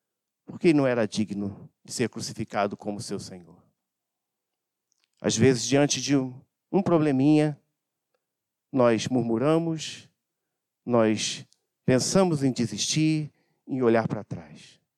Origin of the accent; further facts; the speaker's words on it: Rio de Janeiro, Brazil; Eu morava ali no Guarabu, né?